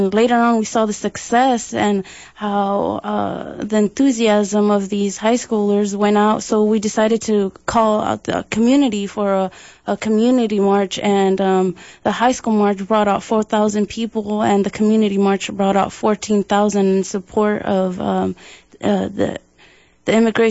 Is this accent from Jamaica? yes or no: no; Mexico; now in United States; I'm an immigrant from Mexico, and I've been living in this country for 20 years or so, and I'm stuck in two cultures